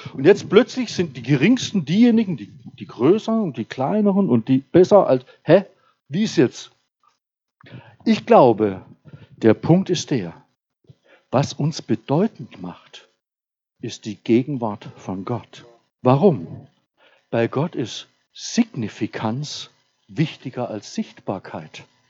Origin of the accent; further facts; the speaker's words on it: Baden-Württemberg, Germany; Ich darf das sagen, ich bin Badener.